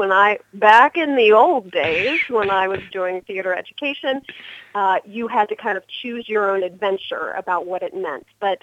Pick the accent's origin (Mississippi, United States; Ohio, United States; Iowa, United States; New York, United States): Ohio, United States; Cincinnati; I grew up in Cincinnati, Ohio. I had never met another out person in my life.